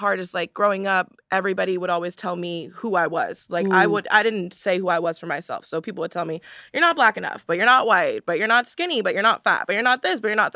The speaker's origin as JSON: {"language": "English", "town": "Palos Verdes", "region": "California", "country": "United States", "said": "I'm from Palos Verdes, California, which is like the suburbs of Los Angeles."}